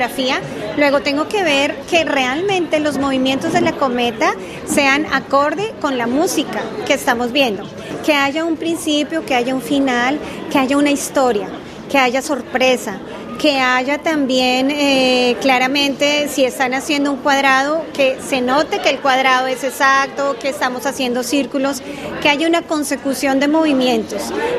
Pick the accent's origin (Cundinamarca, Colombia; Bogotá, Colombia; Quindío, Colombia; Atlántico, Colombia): Bogotá, Colombia; born there; que es la altitud que tiene la ciudad donde yo nací. En ese momento éramos 4 personas, primera vez que venían colombianos